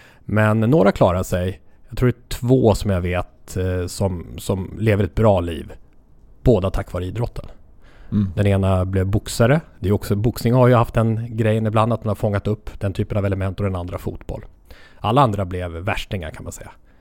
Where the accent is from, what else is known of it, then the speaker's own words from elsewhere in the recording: Stockholm County, Sweden; jag är själv uppvuxen på Henrik Stalsberget som verkligen var ett stökigt område.